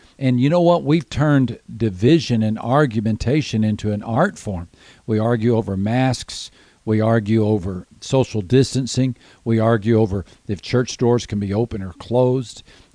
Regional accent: Texas, United States; I grew up in Texas, and rodeos were a big deal, so he'd take us to rodeos.

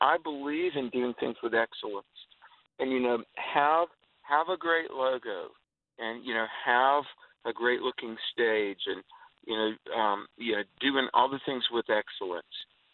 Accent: the South, United States; I grew up in the South where behind all that Southern hospitality, there can be a very repressed environment

